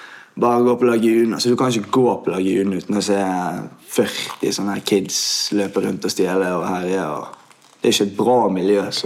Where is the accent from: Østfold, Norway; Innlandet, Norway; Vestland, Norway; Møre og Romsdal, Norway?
Vestland, Norway; Bergen; Jeg vokste opp i Fana